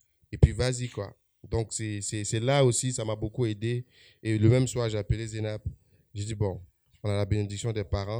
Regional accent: Yopougon, Abidjan, Côte d’Ivoire; moi je viens de Yopougon, Zinabe de Cocody.

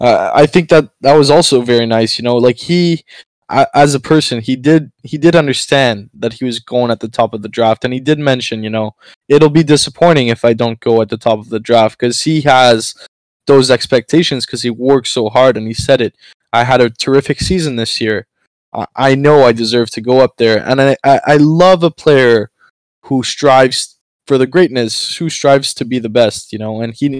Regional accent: Canada; as a French Canadian, I'm not offended

